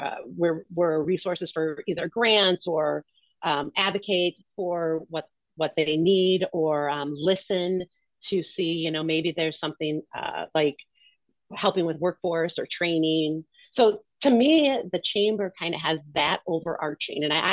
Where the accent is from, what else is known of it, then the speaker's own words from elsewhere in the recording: Milwaukee, Wisconsin, United States; No, I'm from Milwaukee.